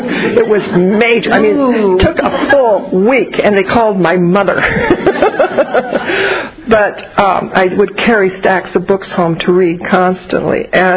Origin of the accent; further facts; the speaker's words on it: Iowa, United States; When I was growing up in Iowa, a little town in Iowa, I grew up in a household that revered books.